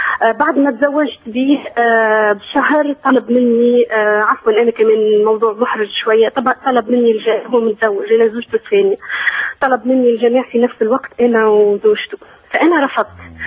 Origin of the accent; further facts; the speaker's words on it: Tunisia; أنا تونسية يعني، في إحنا في تونس ما عنيش يعني هال